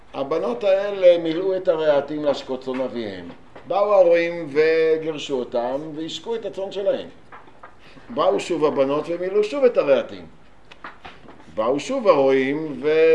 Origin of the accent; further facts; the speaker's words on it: Haifa, Haifa District, Israel; בית הכנסת באחוזה שבו גדלתי בחיפה